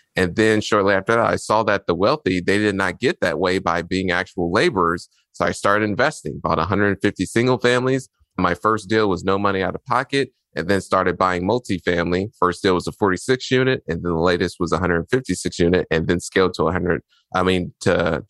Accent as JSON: {"language": "English", "town": "Indianapolis", "region": "Indiana", "country": "United States", "tie": "born or raised there", "said": "So born and raised in Indianapolis, not so good parts of the city. East side, if you're familiar with over there, Midhoffer, Post Road."}